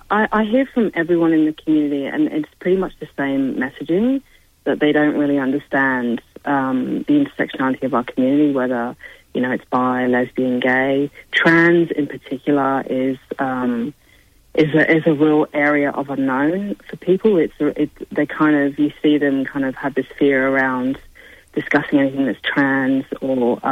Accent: England, United Kingdom; and I'm English, so I had to put a fellow countryman in there.

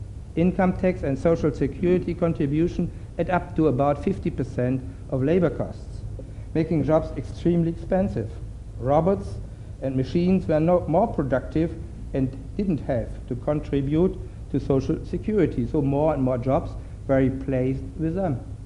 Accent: Dresden, Saxony, Germany; longer thousands of miles away in the Far East, but in our own backyard, less than 20 miles south of my hometown, Dresden.

